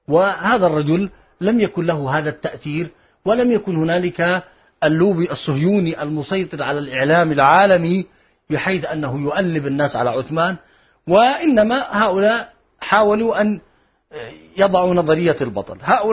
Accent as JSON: {"language": "Arabic", "country": "Yemen"}